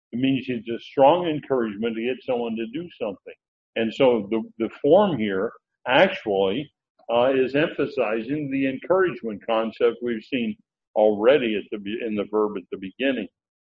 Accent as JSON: {"language": "English", "region": "Washington", "country": "United States", "tie": "born or raised there", "said": "because we were raised in Eastern Washington. I went to high school, graduated from high school in Eastern Washington."}